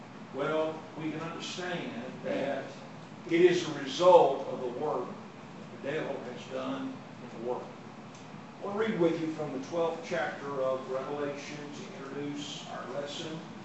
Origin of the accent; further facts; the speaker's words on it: Ada, United States; I've heard this for many years as I grew up there in Ada